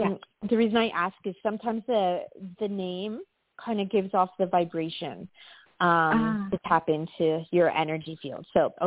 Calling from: New York, United States; from New York.

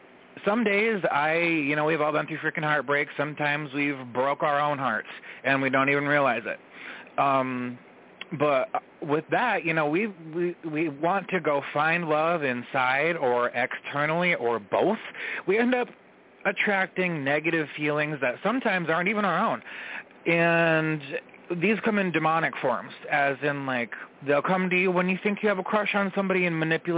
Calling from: New York, United States; I'm calling from New York.

